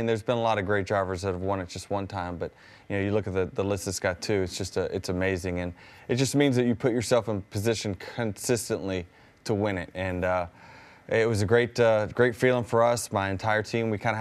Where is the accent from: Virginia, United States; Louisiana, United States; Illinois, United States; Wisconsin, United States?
Virginia, United States; I grew up in Virginia.